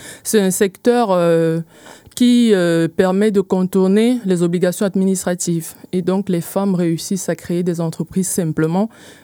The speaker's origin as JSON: {"language": "French", "country": "Cameroon", "said": "je suis camerounaise d'origine"}